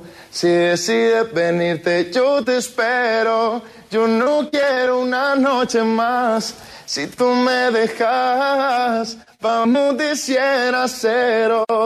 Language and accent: Spanish; Montería, Córdoba, Colombia; Mi tierra.